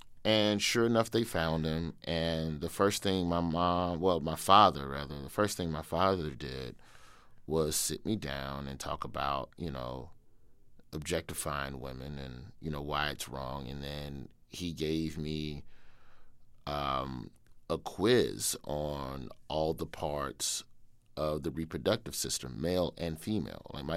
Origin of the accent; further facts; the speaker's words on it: Birmingham, Alabama, United States; moved away as an adult; So I grew up in Birmingham, Alabama, on the west side. The neighborhood is called West End. Zip code 35211, one of the worst zip codes in the city in terms of crime statistics at the time.